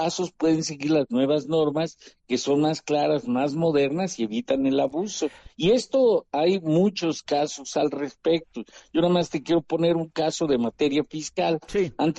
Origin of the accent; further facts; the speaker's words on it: Veracruz, Mexico; aunque soy de Veracruz, pero no soy de Catemaco